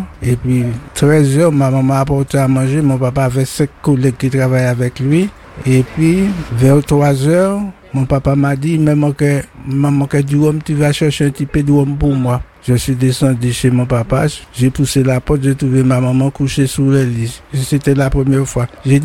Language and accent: French; Le Lamentin, Martinique; J'étais de Lamantin, mais j'étais à l'école au François.